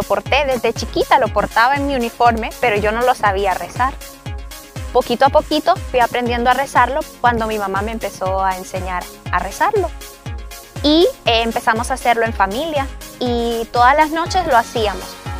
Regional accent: Honduras; tengo 28 años y soy de Honduras.

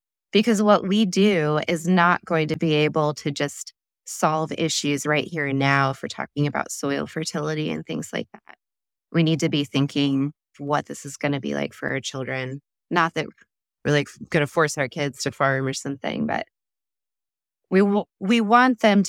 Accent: Montana, United States; also born or lived in Washington State; Yeah, so I was born and raised in Montana. So that's where I spent most of my formative years. And then I moved out to Washington State to go to college

